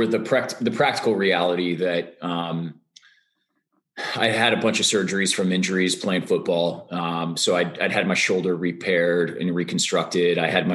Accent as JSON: {"language": "English", "region": "Midwest", "country": "United States", "tie": "born or raised there", "said": "I grew up in the Midwest for most of my life."}